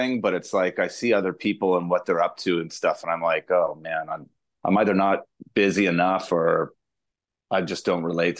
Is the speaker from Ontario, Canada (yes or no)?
yes; Oshawa, Ontario, Canada; A date in Peterborough, where we lived for a little while. I'm playing in a record shop in my hometown of Oshawa, Ontario